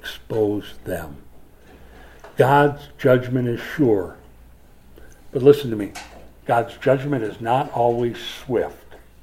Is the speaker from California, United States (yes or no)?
no; Minnesota, United States; Again, I grew up in Minnesota. What do you call that? Minnesota nice.